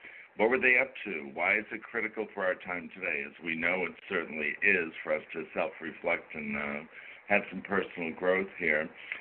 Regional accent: Boston, Massachusetts, United States; I'm from Boston personally, and this goes way back to Walden Pond

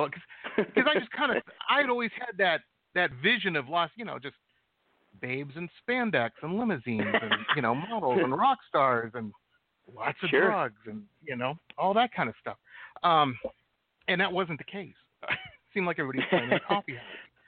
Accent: Detroit, Michigan, United States; For those who don't know, I grew up in Metro Detroit, and then in the city and whatnot.

